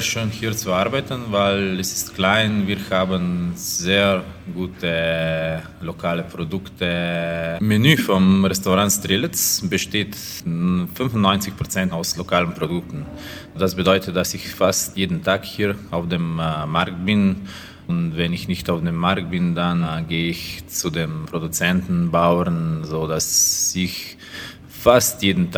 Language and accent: German; Central Slovenia, Slovenia; German is a second language; Ich komme aus der Nähe von Ljubljana.